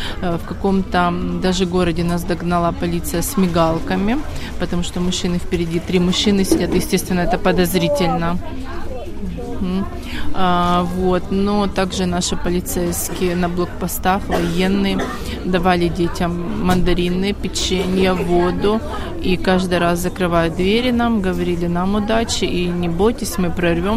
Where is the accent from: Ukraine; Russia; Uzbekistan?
Ukraine; Berdiansk, Zaporizhzhia Oblast; Я из Бердянска